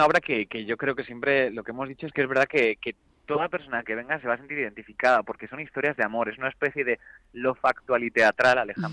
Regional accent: Valencia, Valencian Community, Spain; Estoy en Valencia, de hecho, ahora estoy en mi tierra.

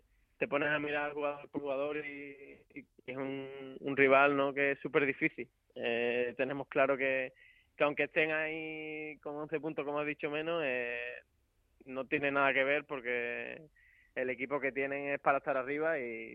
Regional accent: Utrera, Andalusia, Spain; por mi estilo de fútbol y demás, y ser de mi pueblo

